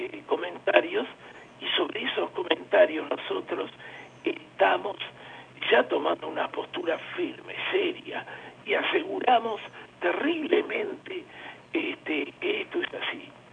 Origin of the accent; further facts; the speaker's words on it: Uruguay; Por otra parte, estuve en Chile, yo soy uruguayo